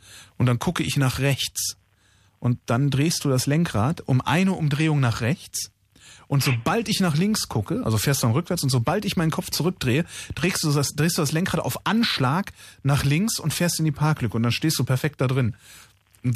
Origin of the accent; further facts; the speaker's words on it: Cologne, North Rhine-Westphalia, Germany; ich komme aus Köln ursprünglich.